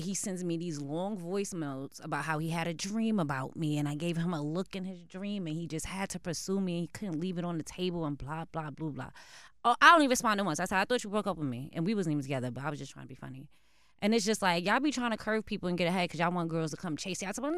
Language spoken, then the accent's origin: English; New York, United States; I'm from New York.